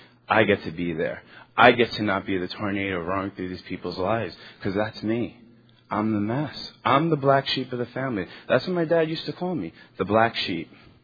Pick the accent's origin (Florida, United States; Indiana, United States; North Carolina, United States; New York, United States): New York, United States; I'm from New York.